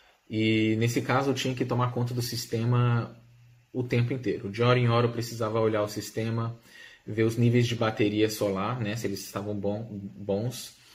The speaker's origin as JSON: {"language": "Portuguese", "country": "Brazil", "said": "Como brasileiros, a gente está habituado a tomar nosso banho com muita frequência."}